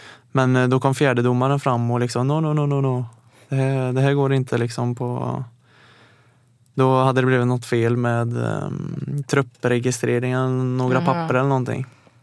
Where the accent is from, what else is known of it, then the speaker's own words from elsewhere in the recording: Bengtsfors, Västra Götaland County, Sweden; Ja, jag är uppväxt och född i Bengtsfors i Dalsland.